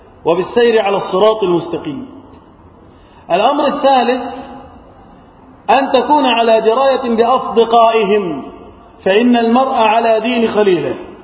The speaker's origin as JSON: {"language": "Arabic", "country": "Egypt", "said": "بلادنا مصر"}